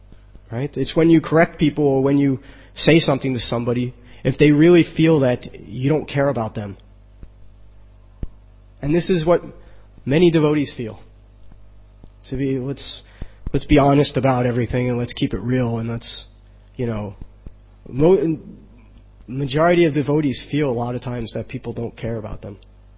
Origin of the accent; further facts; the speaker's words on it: New York, United States; and I'm from New York, and punk rock background